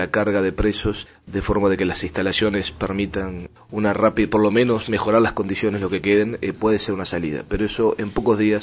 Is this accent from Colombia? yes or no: no; Uruguay